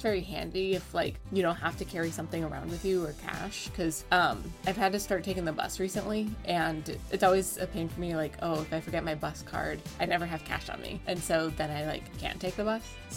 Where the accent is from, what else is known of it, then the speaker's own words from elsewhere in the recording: United States; in my own opinion as an American